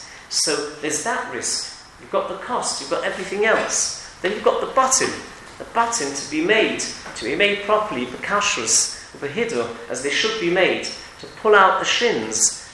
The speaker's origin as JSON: {"language": "English", "region": "England", "country": "United Kingdom", "said": "we, particularly as English people, we're very good at trusting."}